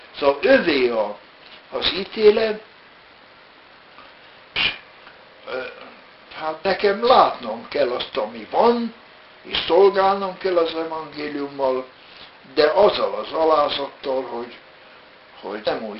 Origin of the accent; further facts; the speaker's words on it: Vojvodina, Serbia; moved away as an adult; now in Hungary; hát én délvidéki Jugoszláviából jövök, és matematika tanárnak iratkoztam be, matematika, fizika